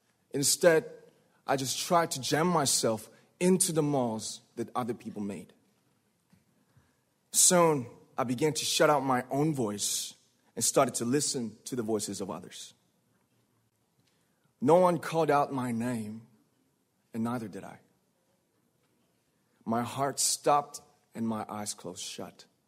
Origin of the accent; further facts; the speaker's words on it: Ilsan, Gyeonggi Province, South Korea; English is a second language; I was born in Ilsan, a city near Seoul, South Korea. It is a really beautiful place with a lake, hills, and even an annual flower festival. I spent a very happy childhood there, and I was just an ordinary boy.